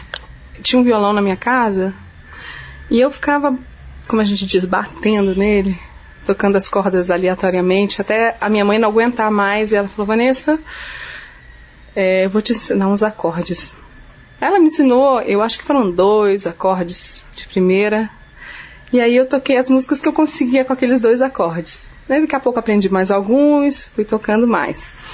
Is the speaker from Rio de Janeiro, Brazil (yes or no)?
yes; Rio de Janeiro, Brazil; also born or lived in Belém / Curitiba; now in Brasília, Brazil; eu me sinto bem brasileira, porque eu nasci em Belém, eu fui pequenininha para o Rio de Janeiro, eu moro em Curitiba, hoje eu moro em Brasília